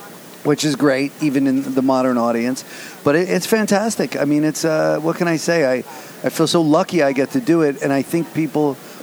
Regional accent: New Jersey, United States; I'm a huge Steeler fan. For my whole life, even though I grew up in New Jersey.

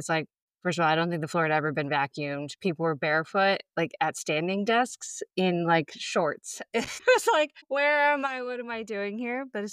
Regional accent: Northeast, United States; at least where I'm from the Northeast.

